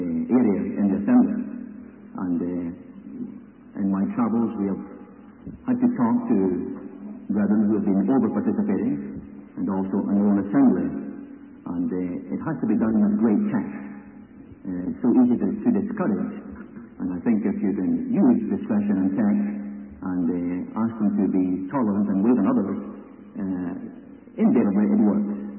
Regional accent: Scotland, United Kingdom; I was raised in Scotland. I speak the Raisi.

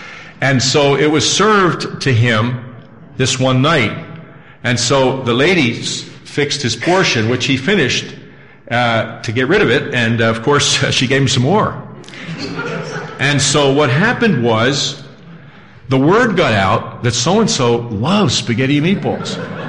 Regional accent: Scotland, United Kingdom; At great expense, because I'm a Scotsman, I bought 15 of these 70-cent aerograms

